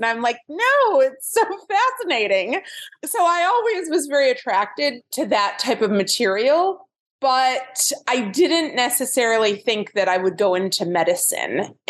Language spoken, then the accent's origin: English; Evanston, Illinois, United States; Well, I grew up in Evanston, which is a suburb of Chicago, and I was a child that was very interested in the natural world.